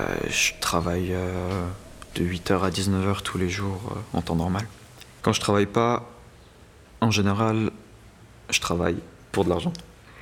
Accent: Marseille, Provence-Alpes-Côte d'Azur, France; now in Switzerland; On est chez moi, à Marseille, dans la maison de mes parents

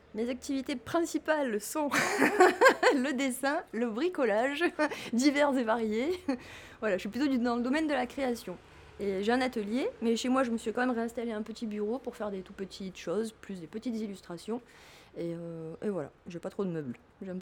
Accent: Provence-Alpes-Côte d'Azur, France; parce que j'ai grandi plus vers le Palais Longchamp.

